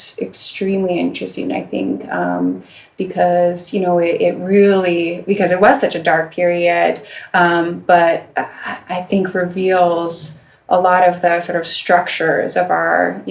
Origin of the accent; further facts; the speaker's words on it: Canada; I grew up in Canadian school system